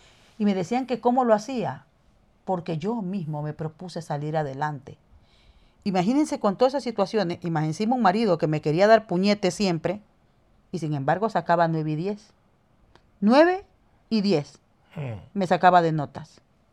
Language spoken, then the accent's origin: Spanish; Ecuador; Yo, sin ir muy lejos, que me crié en Ecuador, que es América Latina